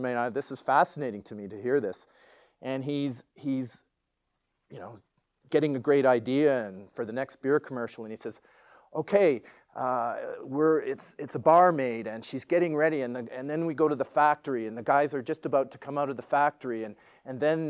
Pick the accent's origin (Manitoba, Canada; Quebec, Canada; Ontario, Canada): Ontario, Canada; Toronto; I grew up in Toronto.